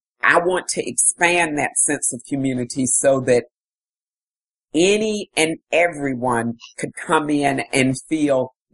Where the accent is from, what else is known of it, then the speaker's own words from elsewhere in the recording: the South, United States; because again, growing up in the South and in the time in I'm 57, when I was young, you really only thought about race in terms of black and white.